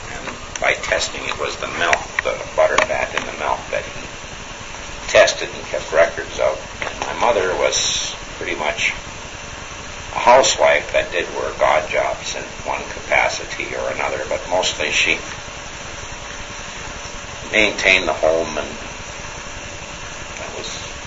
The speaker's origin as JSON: {"language": "English", "town": "Detroit Lakes", "region": "Minnesota", "country": "United States", "tie": "born there", "said": "Well, I was born in Detroit Lakes, Minnesota, at the home of a Mrs. Gridley"}